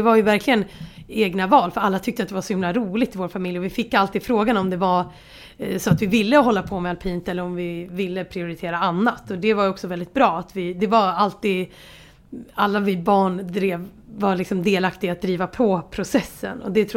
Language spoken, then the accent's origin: Swedish; Dalarna County, Sweden; jag växte upp nära Kungsberget som ändå har ett gäng backar